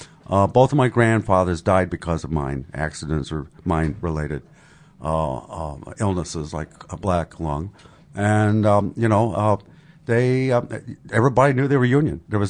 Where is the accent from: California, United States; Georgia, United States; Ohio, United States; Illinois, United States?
Illinois, United States; Westville; I'm from Westville, Illinois.